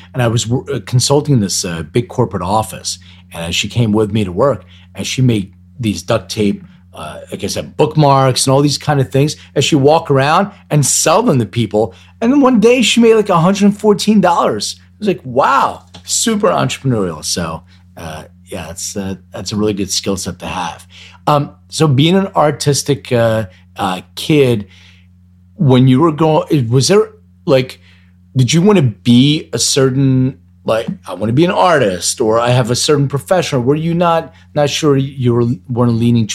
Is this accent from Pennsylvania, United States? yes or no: yes; Philadelphia, Pennsylvania, United States; my parents still live in the same house I grew up in Philly